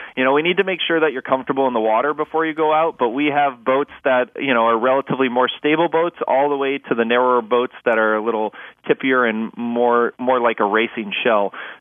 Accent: Milwaukee, Wisconsin, United States; And so when I was growing up in Milwaukee, there was a club that was relatively small at the time

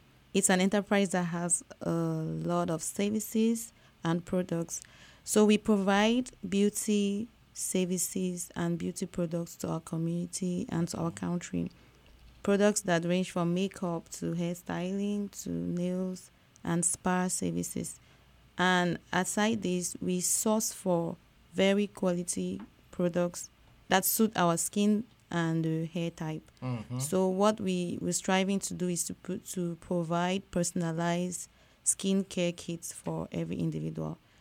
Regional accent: Bamenda, Northwest Region, Cameroon; moved away; I'm from Bamenda, and that's the Northwest region, and it's one of the affected regions in Cameroon.

